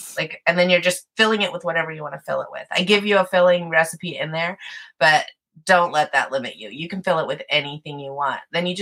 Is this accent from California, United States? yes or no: yes; California, United States; I'm from California, so people around here are loving the In-N-Out